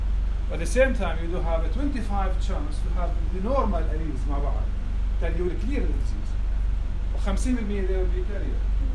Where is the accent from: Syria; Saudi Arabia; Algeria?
Syria; أنا سوري أنا بطول عليكم